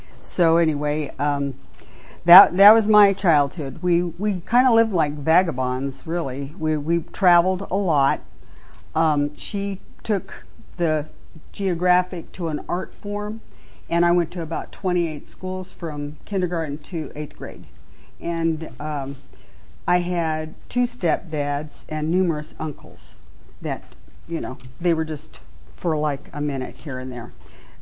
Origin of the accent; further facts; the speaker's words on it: Cartersville, Georgia, United States; I'm from Cartersville, Georgia, closed discussion group.